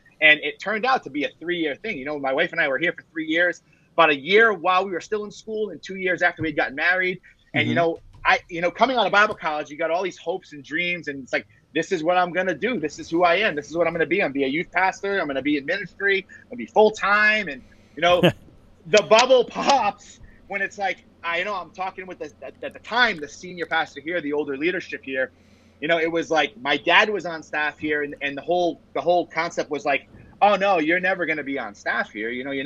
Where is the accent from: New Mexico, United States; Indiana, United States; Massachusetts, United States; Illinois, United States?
Massachusetts, United States; Blackstone; also born or lived in Rhode Island / Connecticut; I grew up in Blackstone, Massachusetts, and have, you know, kind of lived all over between Mass, Rhode Island, and Connecticut through the course of my life.